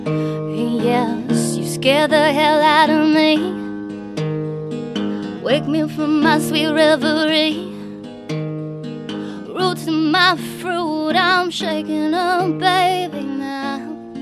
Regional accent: North Carolina, United States; I'm from North Carolina, so that kind of got sort of etched in me musically, and it comes out every once in a while

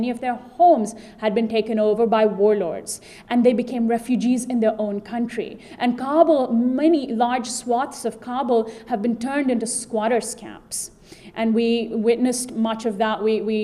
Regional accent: India; I'm from India originally

